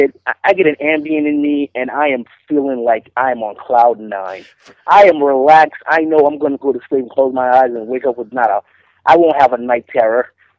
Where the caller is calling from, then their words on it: Brooklyn, New York, United States; from Brooklyn.